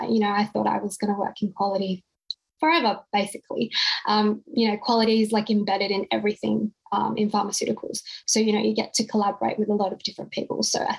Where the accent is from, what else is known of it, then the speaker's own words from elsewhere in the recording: Perth, Western Australia, Australia; moved away as an adult; now in Melbourne, Australia; So I'm actually from Perth originally, and I moved over here to Melbourne for my career